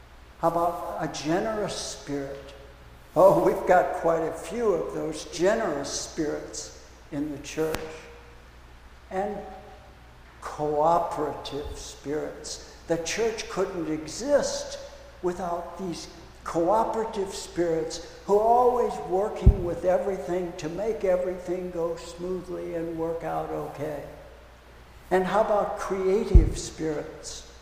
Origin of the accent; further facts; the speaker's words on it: England, United Kingdom; I'm very English and I don't do guttural.